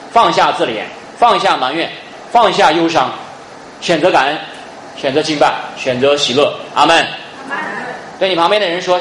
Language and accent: Chinese; Henan, China; accent: Henan; 最后理的像我们河南话说的那个头发像狗啃的一样